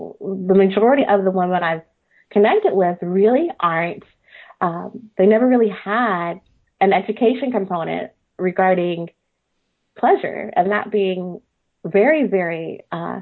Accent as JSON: {"language": "English", "region": "Midwest", "country": "United States", "tie": "born or raised there", "said": "I grew up in a household. I grew up in the Midwest"}